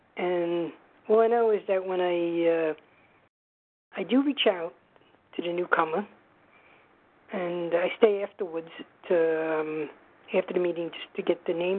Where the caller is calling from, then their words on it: New York, United States; from New York, Eastern Standard Time.